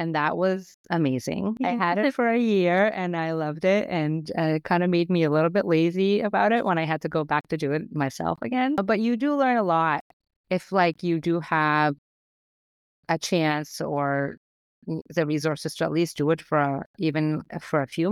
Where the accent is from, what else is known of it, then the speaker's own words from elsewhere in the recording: Lithuania; I grew up in Lithuania, so we actually didn't have a lot of clothes at our disposal when I was growing up. Like, it was the Soviet Union